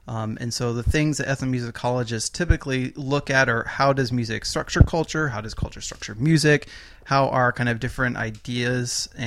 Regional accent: New Jersey, United States; I grew up in New Jersey, in North Jersey.

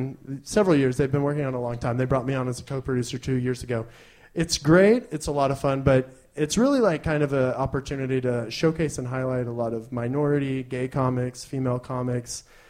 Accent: Mineral Wells, Texas, United States; I'm from a little town in Texas out west of Fort Worth called Mineral Wells. It's population about 14,000 people.

